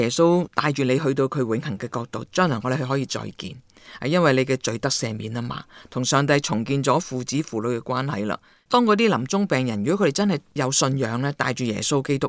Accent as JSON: {"language": "Chinese", "country": "Hong Kong", "said": "我们香港人未必觉得，哇，这样都可以"}